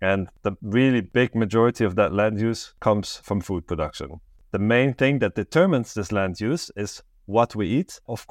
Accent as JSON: {"language": "English", "country": "Switzerland", "tie": "born or raised there", "moved": "yes", "lives_now": "Amsterdam, Netherlands", "said": "I live in Amsterdam in the Netherlands, but I grew up in Switzerland, although I did have Dutch parents."}